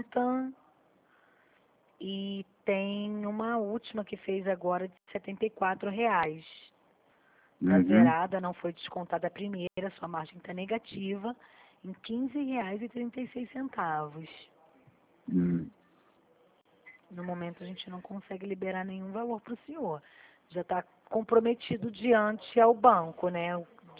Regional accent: Duque de Caxias, Rio de Janeiro, Brazil; sou do Rio de Janeiro, Duque

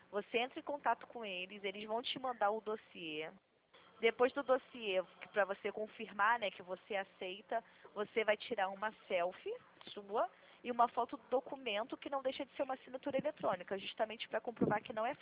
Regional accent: Rio de Janeiro, Brazil; Sou do Rio.

